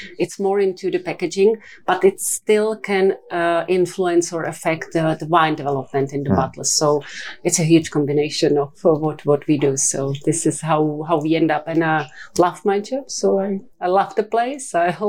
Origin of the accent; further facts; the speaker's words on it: Prague, Czechia; English is a second language; also born or lived in London; I was born and raised in Prague in Czech Republic. I was studying there. Then I was traveling a little bit abroad, was living in London for a while